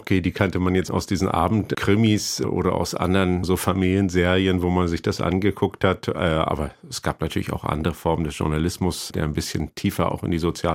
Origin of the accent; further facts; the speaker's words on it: East Germany, Germany; Naja, ich komme ja aus der DDR